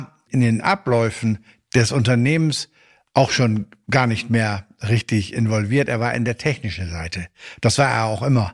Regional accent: Northern Germany, Germany; Erstmal als Norddeutscher, dann einer aus internationalem Milieu kommend.

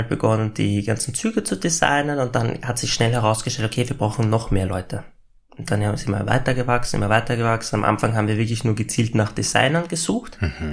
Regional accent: Austria; ich komme aus Österreich

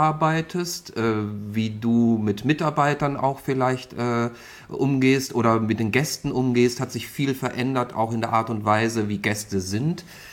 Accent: Austria; ich bin ja nun mal Schluchtenscheißer, das heißt also, ich bin ja Österreicher eigentlich

